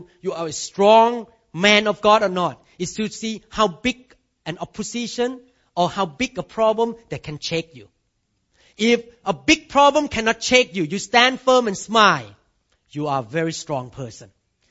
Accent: Thailand; born there; English is a second language; I cannot change my accent. Because I was born in Thailand.

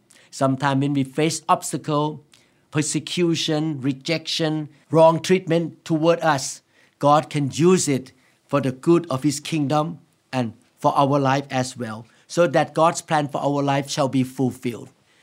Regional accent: Thailand; born there; English is a second language; even though I was born in Thailand, I was born as a Buddhist, but eventually God called me into the kingdom of God. And God called me to be a pastor of a local church in America.

